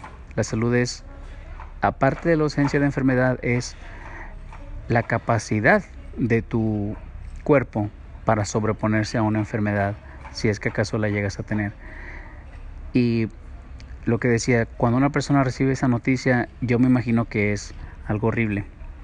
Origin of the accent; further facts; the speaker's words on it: Mexico; Yo soy de México y aquí no tenemos esa cultura de prevención en muchas de las cosas.